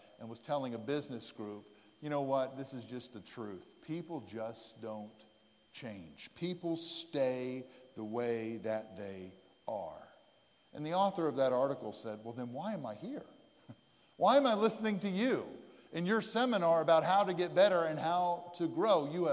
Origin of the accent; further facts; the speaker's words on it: Lititz, Pennsylvania, United States; I had the Wilbur Chocolate Factory, was in Lititz, Pennsylvania, where I grew up. The downtown community pool and the downtown park all smells of chocolate.